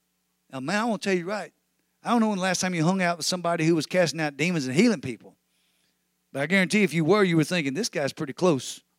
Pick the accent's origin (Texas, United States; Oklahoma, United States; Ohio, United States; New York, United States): Texas, United States; I am a Texan, Lord, if you didn't remember.